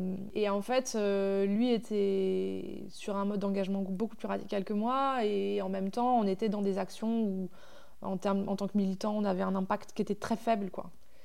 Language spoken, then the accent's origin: French; Normandy, France; Moi, j'ai grandi à la campagne, mais pas dans cette campagne-là. J'ai grandi en Normandie